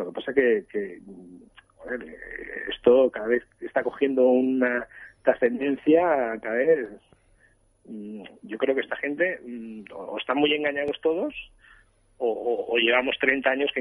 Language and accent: Spanish; Catalonia, Spain; yo soy catalán, soy nacido en Cataluña … o sea, más catalán que … pocos hay.